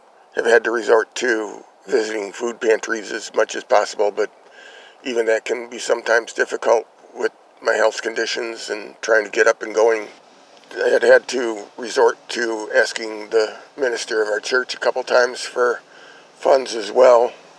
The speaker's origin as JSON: {"language": "English", "town": "Fort Myers", "region": "Florida", "country": "United States", "said": "I'm from Fort Myers, Florida. I happen to be a disabled veteran"}